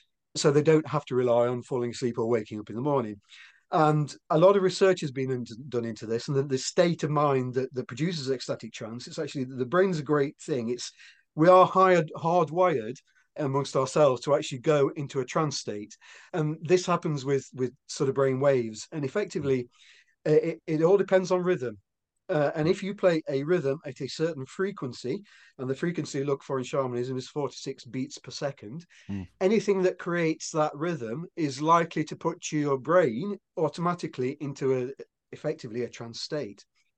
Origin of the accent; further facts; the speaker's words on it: England, United Kingdom; you pronounce that better than I do because being English, I can't roll my R's.